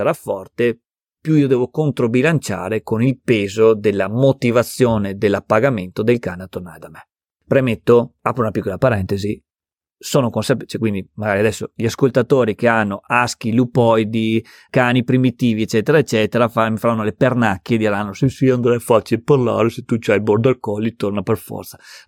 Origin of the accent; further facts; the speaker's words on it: Veneto, Italy; sono veneto e la maggior parte dei miei allievi è veneta